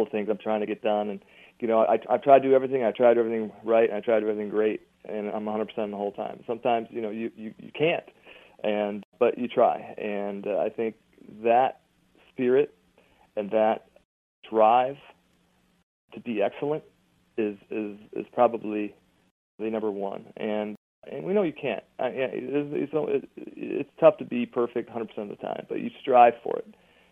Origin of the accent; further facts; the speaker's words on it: Ohio, United States; I'm from Ohio, and my dad's from Ohio. And, you know, I live the fight every day, and I live in Ohio now.